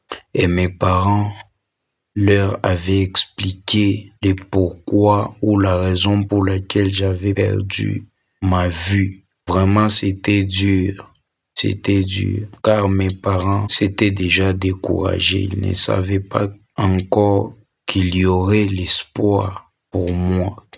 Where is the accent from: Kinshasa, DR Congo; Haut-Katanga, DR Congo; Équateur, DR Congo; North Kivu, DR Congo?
Haut-Katanga, DR Congo; Likasi; En effet, je suis né à Likasi et j'ai grandi à Likasi.